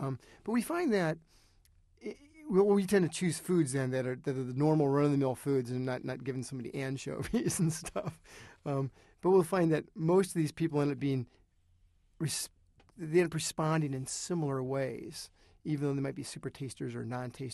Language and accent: English; Iowa, United States; I was raised in Iowa in sort of farmland